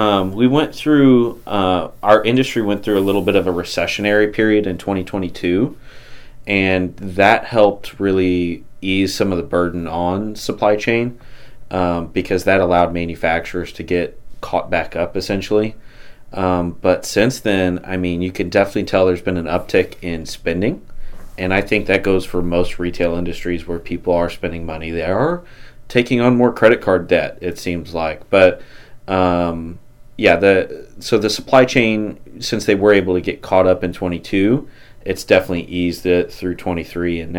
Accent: Mexico, Missouri, United States; I was born and raised here in Mexico. I graduated from Mexico High School in 2012

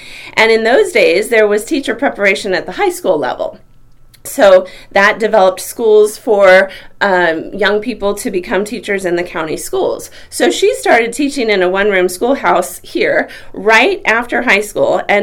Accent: Mexico, Missouri, United States; also born or lived in Ohio / Philadelphia; Yes, I grew up in Mexico, Missouri. I was actually born in Ohio. We lived a few years outside of Philadelphia too during the years that my dad managed those refractories plants in the Northeast for greens. And by the time I was 4 years old, we were transferred back to Mexico, the headquarters.

